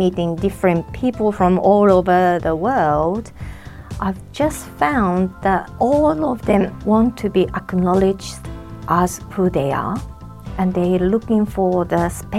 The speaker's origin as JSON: {"language": "English", "country": "Japan", "second_language": "English", "moved": "as an adult", "lives_now": "Australia", "said": "I'm from Japan, and in 2002, I came here as a student. And after studying and working in Adelaide for 6 years, I went back to Japan to live again. Then got married in 2010 and got pregnant, came back to Australia"}